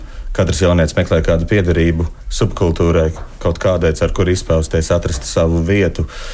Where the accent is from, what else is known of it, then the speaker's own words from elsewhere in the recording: Jelgava, Latvia; Es esmu no Jelgavas un kādam ir gājis tieši tāpat Parīzē.